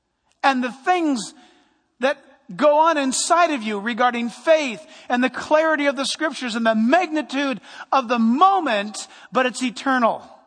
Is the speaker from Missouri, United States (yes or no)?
no; California, United States; Hi, we're from California. We know a little bit something about earthquakes